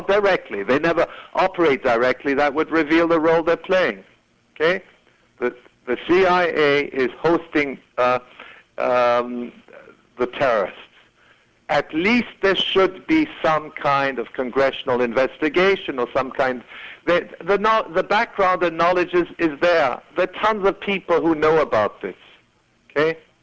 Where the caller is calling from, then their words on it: Canada; I'm talking from Canada